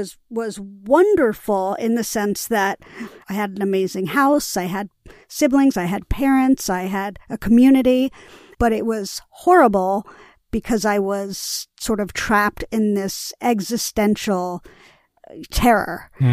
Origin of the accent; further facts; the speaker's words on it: New York City, New York, United States; I grew up in Greenwich Village on McDougal Street between Bleecker and Houston in a secret garden called the McDougal Sullivan Gardens.